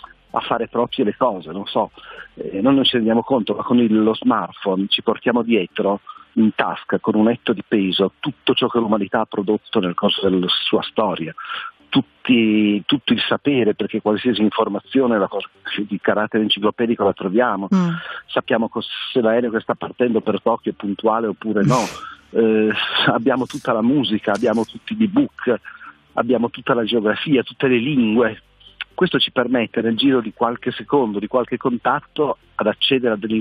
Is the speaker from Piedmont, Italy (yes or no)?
yes; Turin, Piedmont, Italy; e qui io sono torinese, abbiamo festeggiato